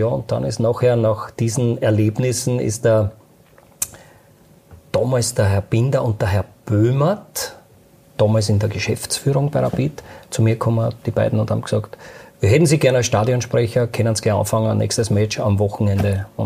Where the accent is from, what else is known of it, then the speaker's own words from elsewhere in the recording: Lower Austria, Austria; ich komme aus dem Waldviertel.